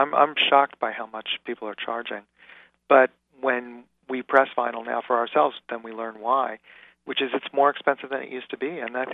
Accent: New York City, New York, United States; I grew up in New York City in the 70s.

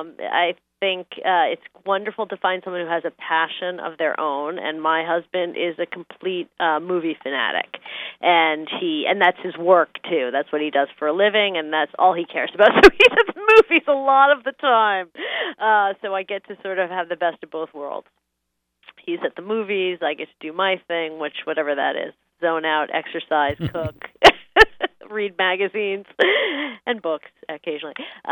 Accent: Brooklyn, New York, United States; I've never, you know, I'm from Brooklyn. I've been to New Hampshire.

